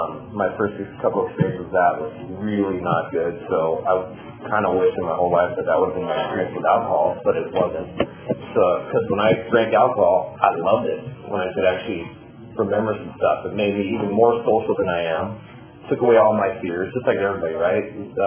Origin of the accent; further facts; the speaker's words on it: Oregon, United States; So I'm 53 years old. I started drinking like all of us. I was born and raised here in Oregon.